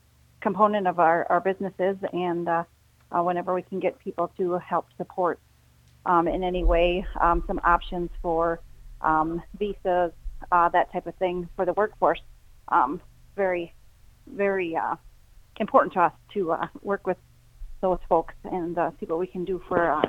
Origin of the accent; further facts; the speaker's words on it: Lewiston, Minnesota, United States; I am from Lewiston, Minnesota. I farm with four of my brothers in a partnership here in southeastern Minnesota.